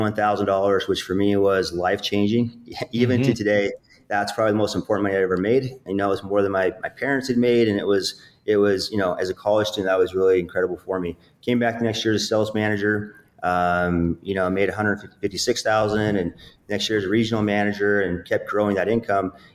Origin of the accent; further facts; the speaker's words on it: Utah, United States; So I'm from Utah, small town. I grew up in a really poor income, low income, blue collar home.